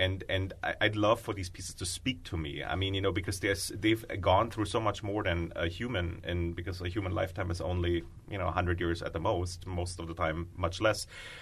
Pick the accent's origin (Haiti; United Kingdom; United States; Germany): Germany; East Berlin, Berlin; English is a second language; I grew up in East Berlin, in East Germany, behind the wall.